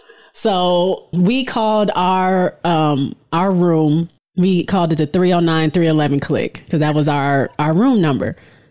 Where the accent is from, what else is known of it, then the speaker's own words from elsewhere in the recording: Michigan, United States; I'm the only one from not in Texas. I'm from Michigan. So I'm with all these Texas girls the whole time.